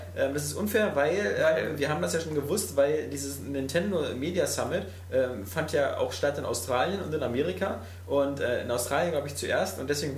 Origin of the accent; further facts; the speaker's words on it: Cologne, North Rhine-Westphalia, Germany; als Kölner ist man entweder schwul oder man klaut irgendwelche Eisenträger auf Baustellen.